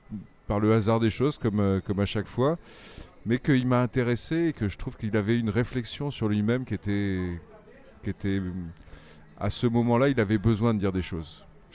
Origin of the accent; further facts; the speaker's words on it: Auvergne, France; Moi, je suis auvergnat